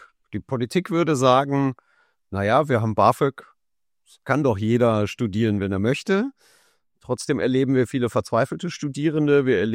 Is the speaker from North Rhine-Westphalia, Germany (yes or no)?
yes; North Rhine-Westphalia, Germany; ich bin ein Kind des Ruhrgebiets